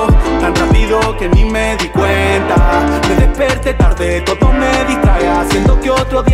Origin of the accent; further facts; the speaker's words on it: Argentina; Pero soy argentino